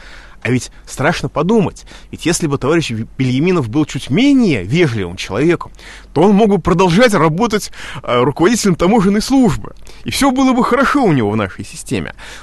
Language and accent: Russian; Moscow, Russia; Ну, я как москвич довольно критично отношусь к жителям славного города Ленинграда